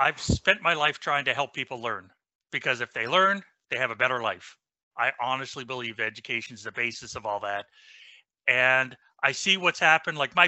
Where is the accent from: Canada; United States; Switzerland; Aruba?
Canada; Truro, Nova Scotia; Yes, I'm from the hub town in Truro, Nova Scotia.